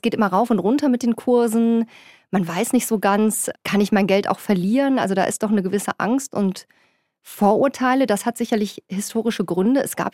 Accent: Germany; Wobei ich als Deutsche jetzt auch sagen muss

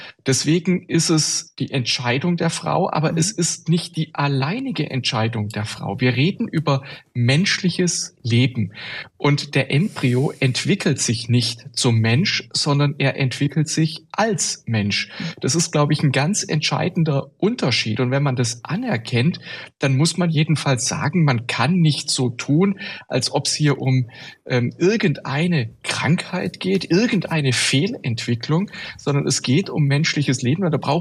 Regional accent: Baden-Württemberg, Germany; Also ich bin auch kein Bayer. Ich komme aus dem südlichen Baden-Württemberg

